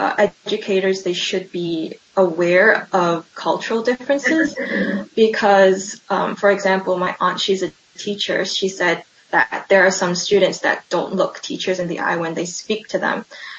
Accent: Malaysia; even though I was raised in Malaysia

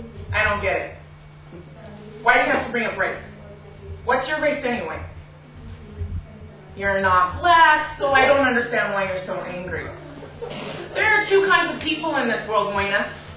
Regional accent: Nuku'alofa, Tongatapu, Tonga; born there; I was born in Nuku'alofa Tonga, which is part of the Polynesian Islands in the Pacific Ocean.

